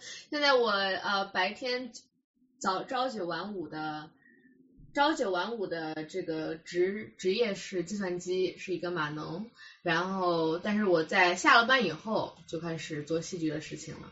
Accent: Wuhu, Anhui, China; moved away; 我的家乡在安徽芜湖，它是一个比较小的城市，当时我成长的过程中也没有任何接触戏剧的机会

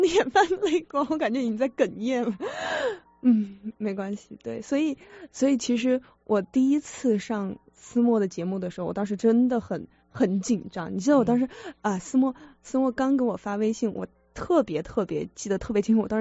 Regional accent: Sichuan, China; 然后我是四川人，所以说我这个平翘舌音老部分

